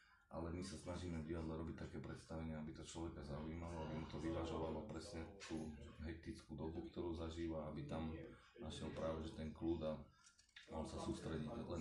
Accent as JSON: {"language": "Slovak", "region": "Trnava Region", "country": "Slovakia", "said": "pochádzam kúsok od Trnavy"}